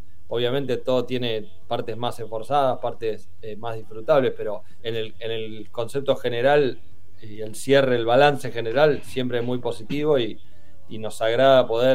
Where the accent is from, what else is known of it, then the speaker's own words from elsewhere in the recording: Necochea, Buenos Aires Province, Argentina; Somos de Necochea y capaz que es un poco eso que vos decís. Yo también, no sé, el secundario lo estudié en un pueblito que se llama Ramón Santa Marina, de 400 habitantes.